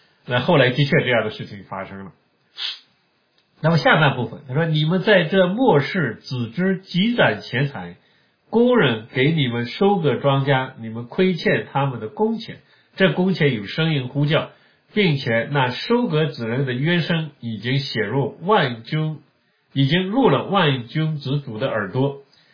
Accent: China; 这地方就是我们中国人很容易用一个词叫剥削，是吧？

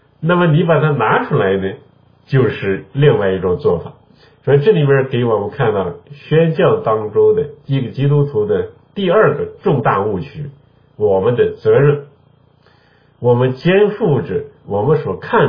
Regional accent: China; 要我们中国人办什么鸿门喜事，你要准备200-300人的饭都得准备好几天啊

